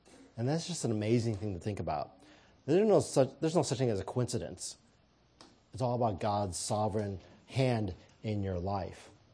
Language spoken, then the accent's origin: English; St. Louis, Missouri, United States; also born or lived in Kansas City, Missouri; So, for example, I was raised in St. Louis, Missouri, but I was born in Kansas City, Missouri.